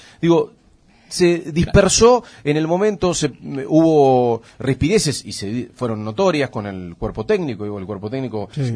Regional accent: Argentina; lo que somos los argentinos

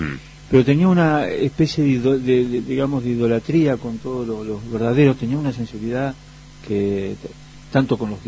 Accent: Coronel Pringles, Buenos Aires Province, Argentina; Una es la marca de la infancia, que es mi pueblo en Coronel Pringles

